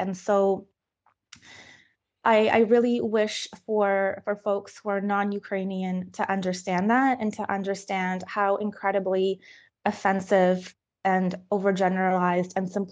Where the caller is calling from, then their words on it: Canada; I'm speaking from Canada